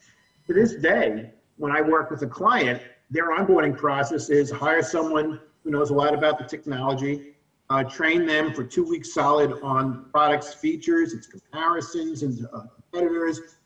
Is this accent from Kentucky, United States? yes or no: no; New York City, New York, United States; Well, I grew up in New York City and, worked myself through college, et cetera